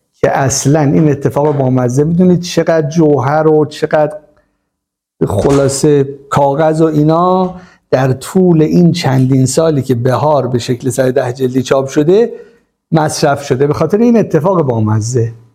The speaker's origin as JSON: {"language": "Persian", "country": "Iran", "said": "ناشر ایرانی، حالا ما ایرانی هستیم، ذوق داریم، خلاقیت داریم"}